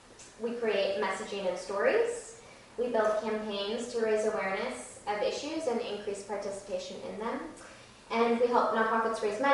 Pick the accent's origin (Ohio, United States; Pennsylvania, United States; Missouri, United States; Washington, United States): Washington, United States; Seattle; I grew up in Seattle in a family of political advisors, activists, professors, and public school teachers.